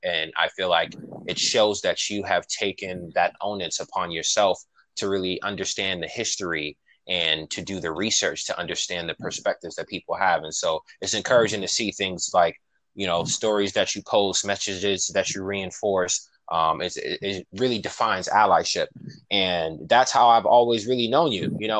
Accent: Boston, Massachusetts, United States; Yeah, I grew up in the Bury, right in Mission Hill, off of Parker Street. I spent some years on Hillside, French Terrace, all over.

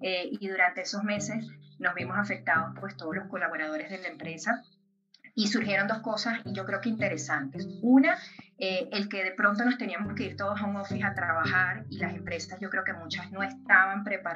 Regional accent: Venezuela; moved away as an adult; now in Bogotá, Colombia; soy venezolana, pero tengo 4 años viviendo acá en Bogotá, Colombia. Me formé en Venezuela a nivel empresarial, comencé desde muy jovencita

